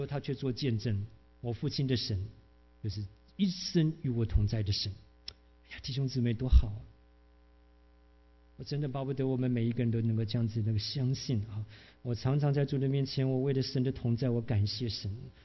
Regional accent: China; 那我们中国人都是在家靠父母，吃外靠朋友哈

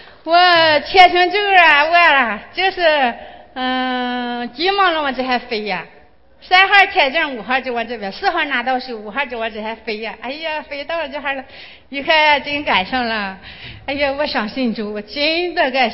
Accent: Guangzhou, Guangdong, China; now in United States; 我来自中国广州，我来到儿子和儿媳妇家

